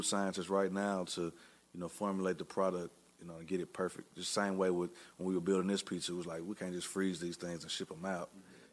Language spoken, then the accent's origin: English; Tennessee, United States; we're from Tennessee, you know, a lot of local farm goods and, you know, people know, you know, Tennessee for that. However, we grew up, you know, in the city and listened to hip hop